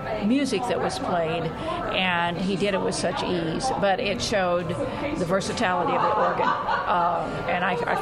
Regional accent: Carterville, Illinois, United States; I am also from Carterville.

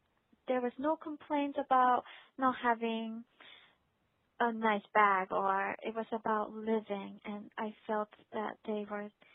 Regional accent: Japan; also born or lived in United States; I grew up in Japan, which is very clean, very organized, and wealthy, I would say, and America too.

